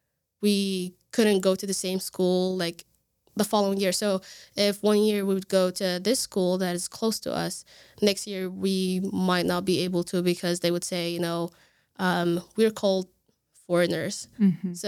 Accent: Libya; English is a second language; I was born and raised in Libya, so I spoke the the Libyan dialect and the Sudanese, because I was surrounded by Sudanese all the time. Like the place that I lived, we had neighbors. All of my neighbors actually were Sudanese.

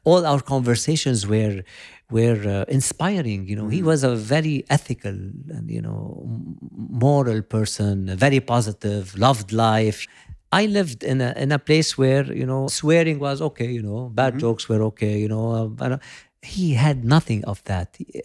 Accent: Beit Shabeb, Mount Lebanon, Lebanon; moved away as an adult; I was born in Lebanon in a town called Beit Shabeb, 30 minutes away from here in 1971. And I've lived there up to my 18th year.

